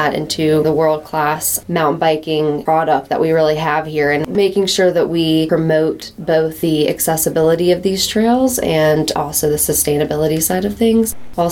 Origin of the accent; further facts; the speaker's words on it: Hillsboro, West Virginia, United States; I was born and raised in Hillsboro, lived my whole life here in Pocahontas County, grew up farming and just exploring the outdoors and enjoying Pocahontas County